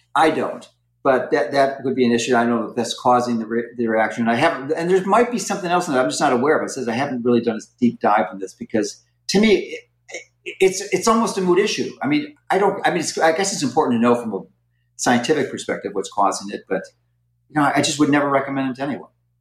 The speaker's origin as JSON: {"language": "English", "country": "Canada", "said": "As a Canadian, you know what Trudeau did?"}